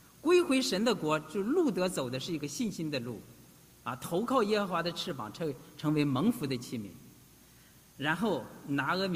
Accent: Shandong, China; 我的老家是山东农村的

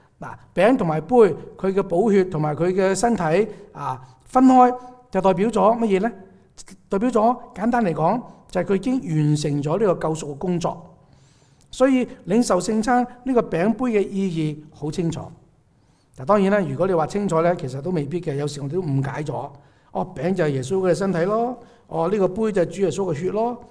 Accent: China; 我们中国人有清明节

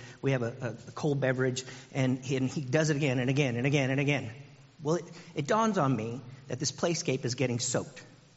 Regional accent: Texas, United States; Because I'm from Texas. And I moved here about 2 years ago.

